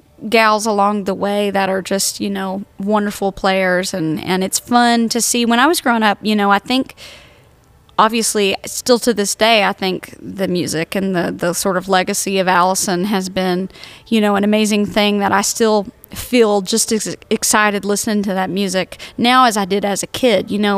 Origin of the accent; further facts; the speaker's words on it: Tennessee, United States; About 2 hours northeast of Nashville, and the country, just a small little town, less than 1,000 people.